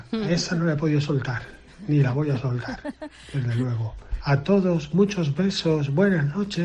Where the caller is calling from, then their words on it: Santa Pola, Valencian Community, Spain; de Santa Pola.